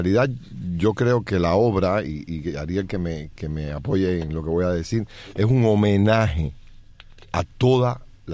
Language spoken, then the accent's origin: Spanish; Cuba; now in Miami, United States; en el caso de Ariel y mío, somos cubanos que llegamos después que de la serie.